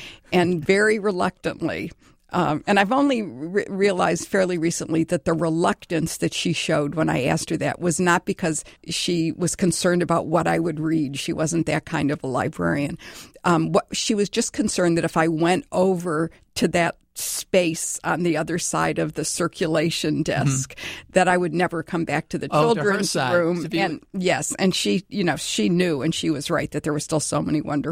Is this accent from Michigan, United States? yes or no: yes; Detroit, Michigan, United States; Oh, I grew up in Detroit, Michigan.